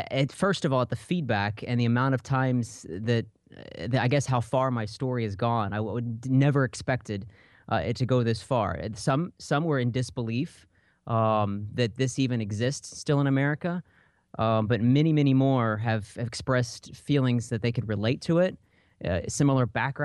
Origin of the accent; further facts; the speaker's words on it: Missouri, United States; just for instance, my hometown, 0.5%. Black, according to the census data in 2010